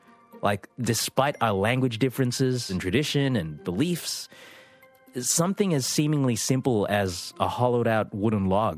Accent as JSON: {"language": "English", "region": "Manus Province", "country": "Papua New Guinea", "said": "I'm from Manus in Papua New Guinea"}